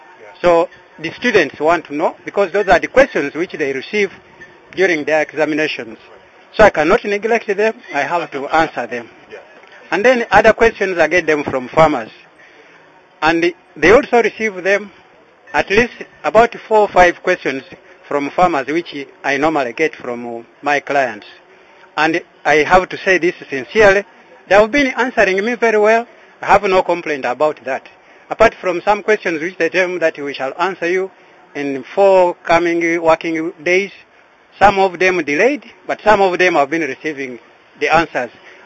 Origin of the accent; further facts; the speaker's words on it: Busiu, Eastern Region, Uganda; CKW Mbale. I come from Busiu sub-county. I'm under Brosidi. I'm a secretary of Brosidi in Mbale.